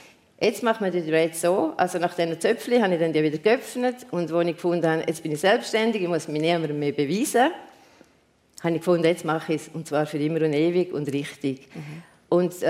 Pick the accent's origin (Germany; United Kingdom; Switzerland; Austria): Switzerland; Domat/Ems, Graubünden; Also das war so, ich bin in Domedems aufgewachsen.